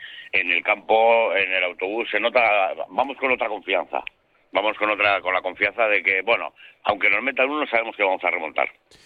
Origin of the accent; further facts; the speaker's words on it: Ondarroa, Basque Country, Spain; Yo soy vizcaíno, yo soy de Ondarroa.